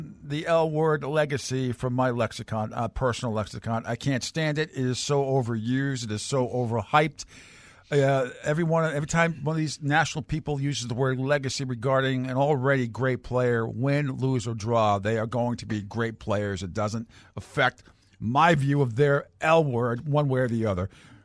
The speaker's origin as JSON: {"language": "English", "town": "Warwick", "region": "Rhode Island", "country": "United States", "tie": "born or raised there", "also_born_or_lived": "Providence / Narragansett", "said": "In Warwick, Rhode Island, where I lived till I was 11, there was no water anywhere near me there. Then I moved to Narragansett, right across the street from the beach."}